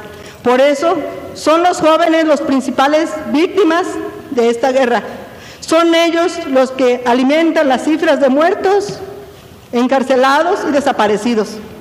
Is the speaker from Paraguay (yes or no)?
no; Mexico; como sus paisanos, como mexicanos